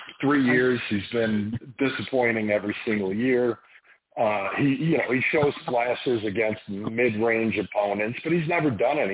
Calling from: Salt Lake City, Utah, United States; Actually, I'm checking in from Salt Lake City now.

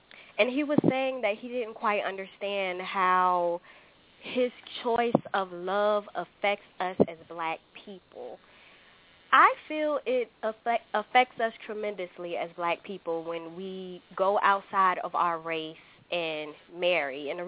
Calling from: Virginia, United States; I'm calling from Virginia.

